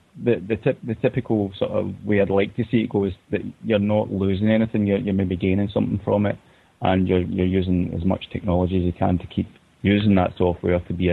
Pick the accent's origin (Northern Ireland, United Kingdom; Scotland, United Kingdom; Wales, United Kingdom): Scotland, United Kingdom; Glasgow; I'm on the art and animation course and I'm from Glasgow in Scotland.